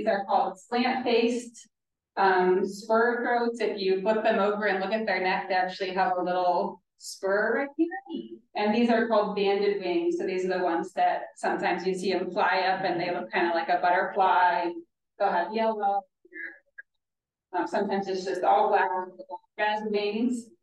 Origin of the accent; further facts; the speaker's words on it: Kansas, United States; I'm originally from Kansas. I've also worked in Oklahoma and in Germany. I've been here since the very beginning of 2022